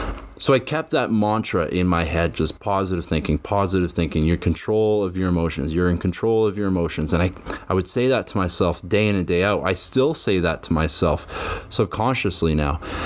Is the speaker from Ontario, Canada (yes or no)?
no; Medicine Hat, Alberta, Canada; I was taking on new clients here in my hometown, and I was struggling.